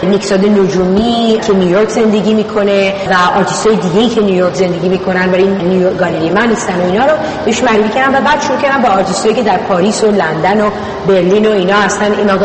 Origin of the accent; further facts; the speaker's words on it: Iran; ما ایرانی هستیم